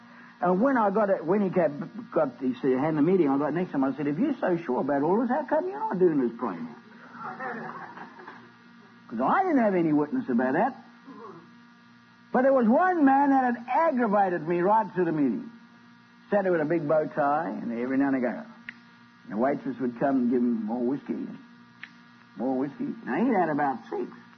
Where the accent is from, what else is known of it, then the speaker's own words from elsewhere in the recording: Scotland, United Kingdom; And I'm Scottish, and I have to hold back too, you know.